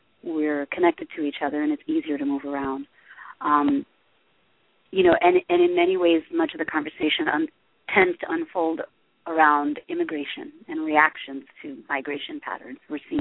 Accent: New York City, New York, United States; born there; But when I grew up firmly believing that I was Eritrean. I was born in New York City. I had never seen the country until I was 14, but I just walked around here like, I'm Eritrean, and no, I'm not American.

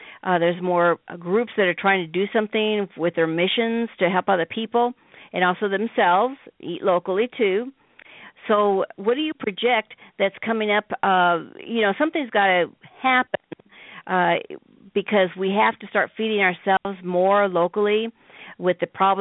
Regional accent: Midwest, United States; And, of course, I know I'm from the Midwest.

